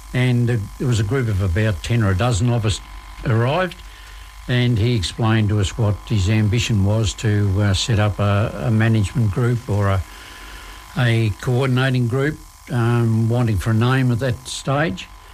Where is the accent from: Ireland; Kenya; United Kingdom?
United Kingdom; Warburton, North West England; I'm born and bred in Warburton and still living there.